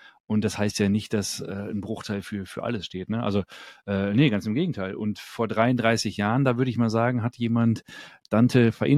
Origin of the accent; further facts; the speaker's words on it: Düsseldorf, North Rhine-Westphalia, Germany; born there; ich bin ja Düsseldorfer gebürtig und da ist mein Herz ja doch noch sehr heimatverbunden mit Gevatter Rhein.